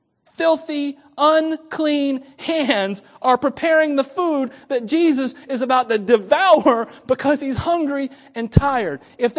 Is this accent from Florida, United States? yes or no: yes; Miami, Florida, United States; This was a foreign, I was from Miami, Florida, where there was, you couldn't have sections in Miami, Florida, or there'd be nowhere for you to live.